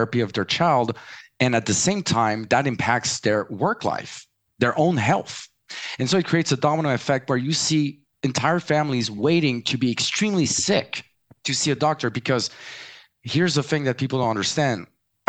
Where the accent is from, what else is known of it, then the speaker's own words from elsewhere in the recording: United States; born there; So I was born in the US, but my family's French, so forgive me for my accent.